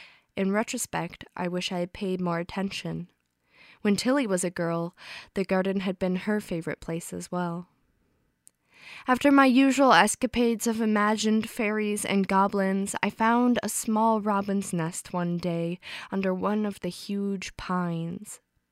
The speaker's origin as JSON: {"language": "English", "country": "Netherlands", "lives_now": "Traverse City, United States", "said": "I live in Traverse City, Michigan, but I am originally from the Netherlands."}